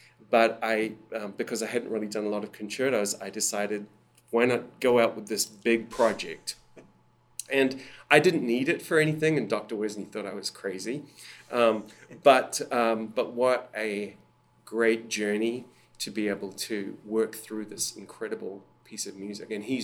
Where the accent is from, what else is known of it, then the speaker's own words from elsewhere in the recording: Auckland, New Zealand; now in Fort Worth, United States; I am originally from New Zealand, from Auckland, New Zealand, and I came to Texas to study with Jose Figali at Texas Christian University in Fort Worth. So I'm sort of a long-term resident of Texas in Fort Worth